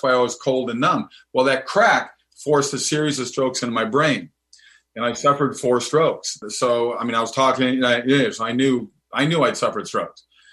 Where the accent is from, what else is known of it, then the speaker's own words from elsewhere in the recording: Minnesota, United States; I grew up in Minnesota